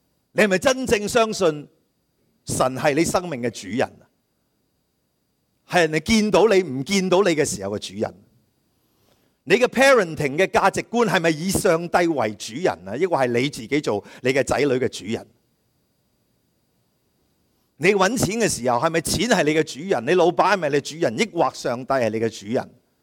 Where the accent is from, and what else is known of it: China